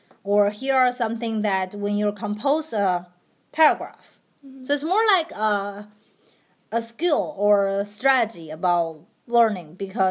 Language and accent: English; China; I came from China, which was very different style of education or instruction.